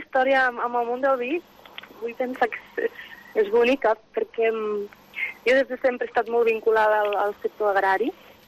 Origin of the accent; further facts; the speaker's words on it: Linyola, Catalonia, Spain; Sí, de fet, jo sóc de Linyola, un poble de futbolistes.